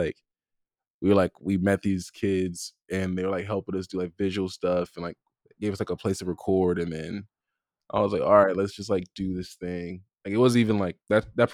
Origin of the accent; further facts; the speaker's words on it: Compton, California, United States; Yeah, it's like, it's just like, okay, like I'm from Compton. No one around me is listening to this music. No one around me is even in a band.